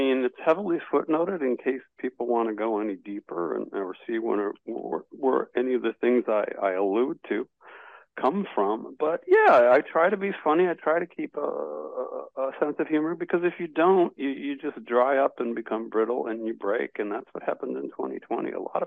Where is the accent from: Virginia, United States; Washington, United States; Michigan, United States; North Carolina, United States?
Michigan, United States; Detroit; born there; I was born in Detroit.